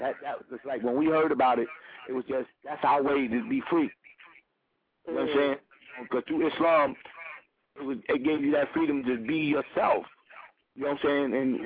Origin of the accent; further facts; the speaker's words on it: Brooklyn, New York, United States; Yep, I was born here in King County Hospital. I was born in Brownsville.